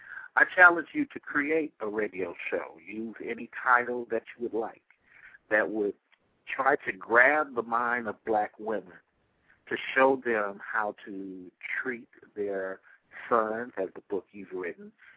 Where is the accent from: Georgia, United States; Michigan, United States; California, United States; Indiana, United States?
California, United States; I came from California. We have a totally different mindset. So how I grew up was you would actually get hurt calling somebody a nigger.